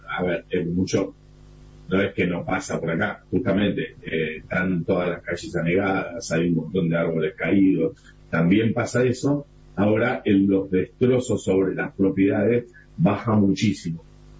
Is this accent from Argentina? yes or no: yes; Buenos Aires, Argentina; De Buenos Aires, ya vi.